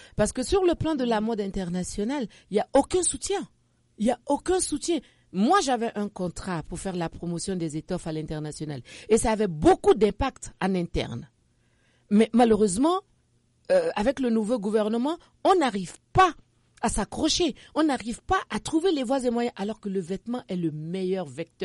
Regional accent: Mali; chez moi au Mali

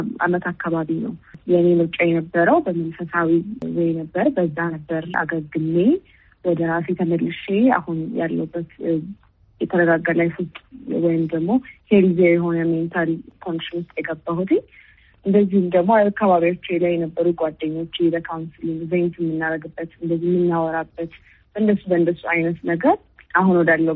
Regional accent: Addis Ababa, Ethiopia; ያደግኩት እዚሁ አዲስ አበባ ነው።

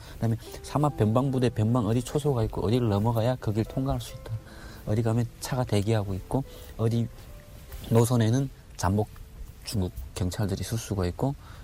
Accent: Chongjin, North Hamgyong, North Korea; 에서 제가 고향이 청진인데

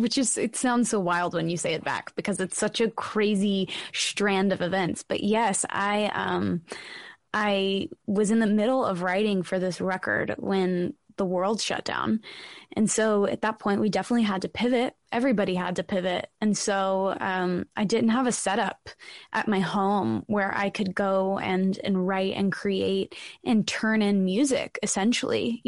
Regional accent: Nashville, Tennessee, United States; growing up in Music City, the just this huge mosaic of so many different genres and so many different styles and sounds.

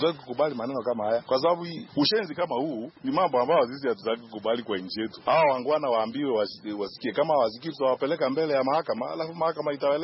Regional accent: Kenya

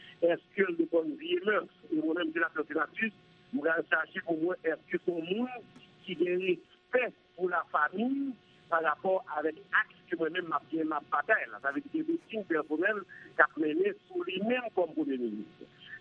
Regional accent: Haiti; moi, je suis haïtienne, nous sommes dans notre pays.

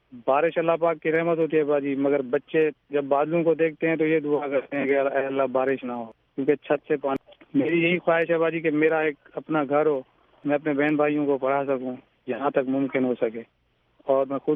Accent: Rajanpur, Punjab, Pakistan; اور میرا تعلق ضلع راجن پور پنجاب پاکستان سے ہے. میں غریب گھرانے سے تعلق رکھتا ہوں

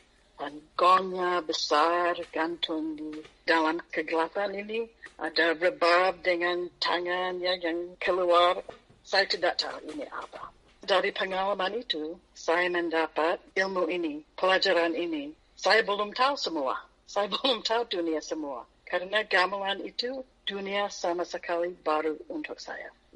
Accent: United States; Indonesian is a second language; Saya orang Amerika, tetapi di dalam jiwa saya juga ada orang Indonesia.

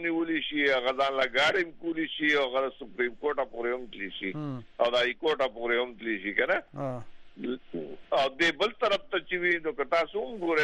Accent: Mardan, Khyber Pakhtunkhwa, Pakistan; now in Hyderabad, Pakistan; زه د مردان نه راغلی یم او په حیدآباد کې اوسېږم،

